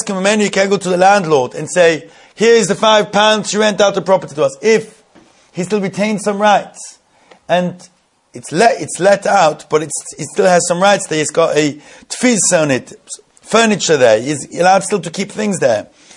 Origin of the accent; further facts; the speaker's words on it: Jerusalem, Jerusalem District, Israel; So that's because we brought up and born and brought up in Yerushalayim.